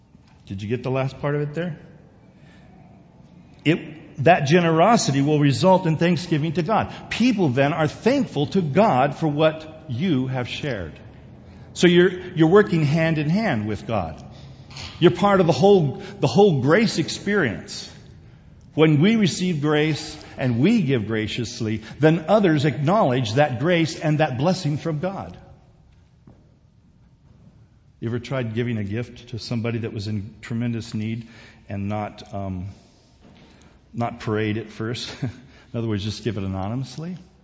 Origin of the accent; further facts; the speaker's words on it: South Korea; I remember growing up in Korea. I was probably about 8 or 9 years old.